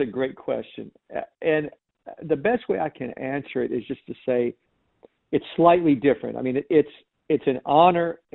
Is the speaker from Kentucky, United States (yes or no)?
yes; Kentucky, United States; You know, even though we were in LA all the time doing all these records, we, you know, we're from Kentucky.